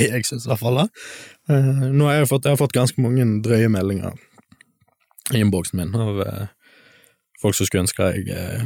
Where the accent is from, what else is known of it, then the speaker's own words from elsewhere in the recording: Stord, Vestland, Norway; Som student i Bergen så drømmer jeg om å komme hjem igjen til Stord. Det er, for meg så er Sunnhordland det her jeg har vokst opp. Vi har vokst opp på Lervik med hutta på Rubbestadneset